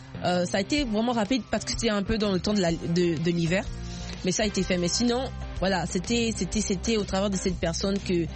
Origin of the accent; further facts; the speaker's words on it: Port-Gentil, Ogooué-Maritime, Gabon; born there; Mais non pas seulement le Gabon, mais Port-Gentil, là où je suis née.